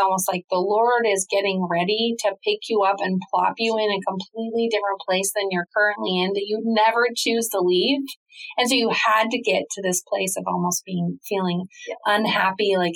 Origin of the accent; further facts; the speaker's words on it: Canada; So we were living in Canada. I am Canadian.